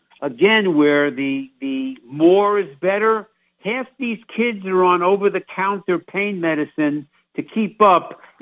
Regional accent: New York, United States; So, you know, I'm a New Yorker, man. I practice my New York accent at least once a week on the radio, Steve.

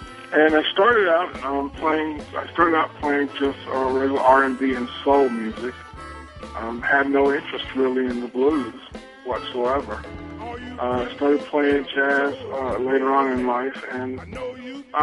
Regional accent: North Carolina, United States; I came from Eastern North Carolina, which is known for black gospel. It's actually ground zero, pretty much, for gospel.

